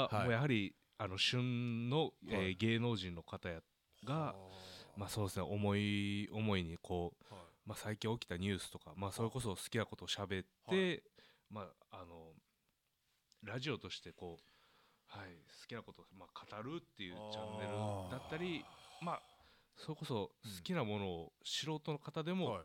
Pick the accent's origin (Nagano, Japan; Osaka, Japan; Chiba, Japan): Osaka, Japan; 地元大阪なんで、